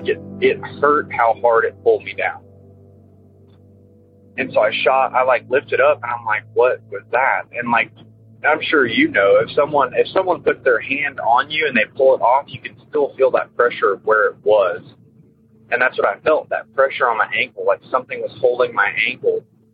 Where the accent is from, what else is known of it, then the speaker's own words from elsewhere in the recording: Texas, United States; I'm from Texas.